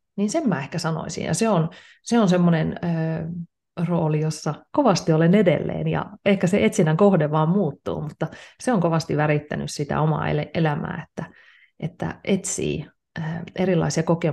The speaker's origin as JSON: {"language": "Finnish", "town": "Kokkola", "region": "Central Ostrobothnia", "country": "Finland", "said": "mä oon myös Kokkolasta kotoisin. Mä oon länsirannikolta, mä oon pienen kaupungin tyttöjä alun perin."}